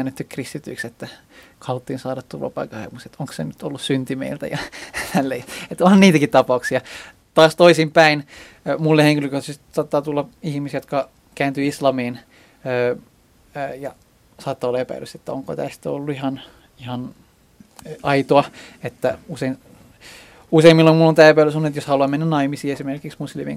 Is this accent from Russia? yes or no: no; Iran; now in Finland; Esimerkiksi Iranissa, mikä on mulle tutumpi, koska mä oon sieltä kotoisin